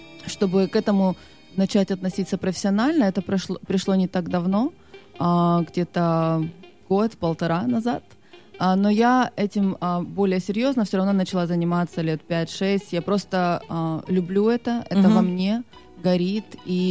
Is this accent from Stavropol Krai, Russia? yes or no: yes; Pyatigorsk, Stavropol Krai, Russia; also born or lived in Azerbaijan; Я родилась вообще в Азербайджане. Я армянка. Но я выросла в России, в Пятигорске.